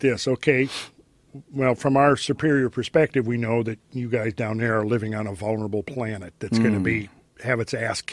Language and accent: English; Minnesota, United States; Actually, I'm from Minnesota.